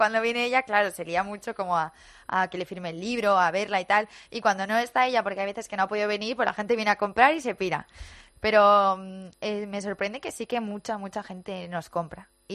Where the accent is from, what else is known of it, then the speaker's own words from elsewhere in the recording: Madrid, Community of Madrid, Spain; born there; Bueno, yo en Madrid, pero...